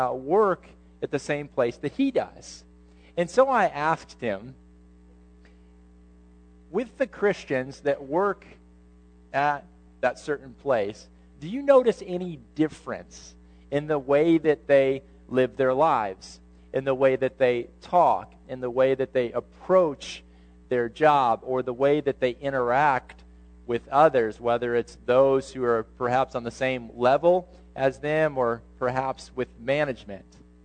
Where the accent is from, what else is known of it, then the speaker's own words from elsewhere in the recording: Ohio, United States; now in Texas, United States; you know, I grew up in Ohio, and the preachers up there had a joke, and so I'm going to share it with you.